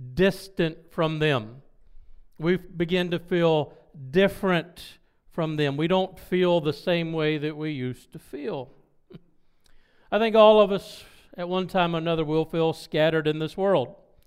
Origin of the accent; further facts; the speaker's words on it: South Carolina, United States; now in New York, United States; Then I tell them, "No, I'm from the South." The thing is, when I go back down to South Carolina for a visit to visit my family, they look at me strange now